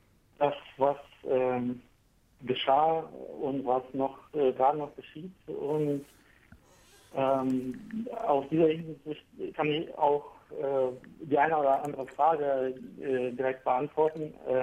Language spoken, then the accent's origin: German; Ukraine; German is a second language; now in Hanover, Germany; Ja, ich komme aus der Ukraine und bin in Deutschland seit über 15 Jahren.